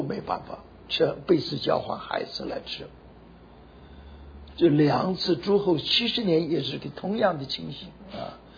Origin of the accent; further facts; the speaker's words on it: China; 我们中国人那个时候才40000000